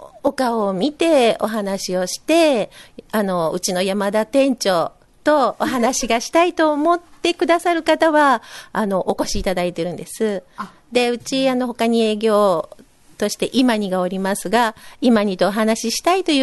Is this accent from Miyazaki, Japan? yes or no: no; Seto, Aichi, Japan; 私、瀬戸市民なんですね。生まれも育ちも瀬戸っ子なんです。